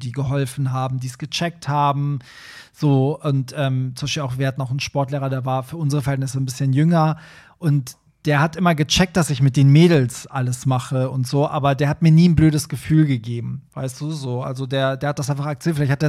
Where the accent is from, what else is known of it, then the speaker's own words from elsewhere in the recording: Iran; wo kommst du nochmal her? Und ich so, Iran.